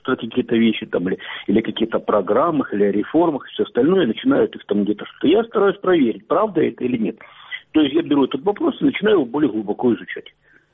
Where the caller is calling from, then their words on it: Kramatorsk, Donetsk Oblast, Ukraine; из Краматорска.